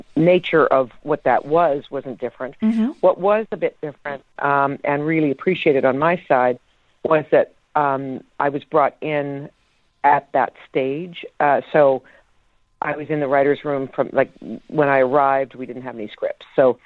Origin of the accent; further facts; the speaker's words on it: Canada; possibly because I grew up in Canada.